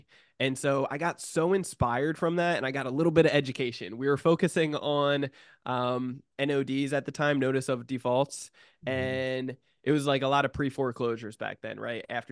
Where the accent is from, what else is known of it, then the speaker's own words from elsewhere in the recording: New Jersey, United States; now in San Diego, United States; I come from New Jersey originally, single parent mother, really raised three misfits. And over the years, I moved out to San Diego, California. That's where I live now.